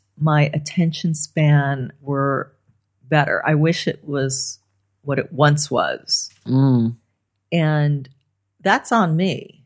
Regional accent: Los Angeles, California, United States; I mean, I grew up on the Sunset Strip

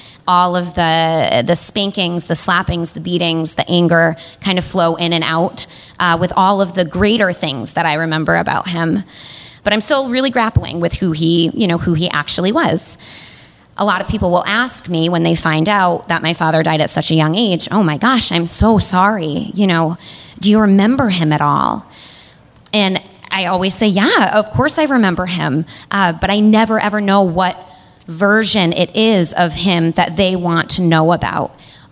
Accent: Lee, Massachusetts, United States; And I was talking to her in the driveway of the home that we grew up in Lee, Massachusetts, and we'd just gotten done shopping at the Prime Outlets.

